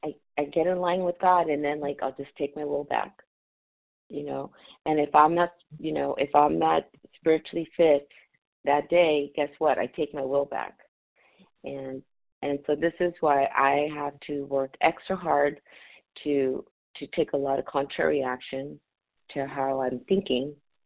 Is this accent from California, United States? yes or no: yes; Los Angeles, California, United States; from Los Angeles, recovered compulsive overeater.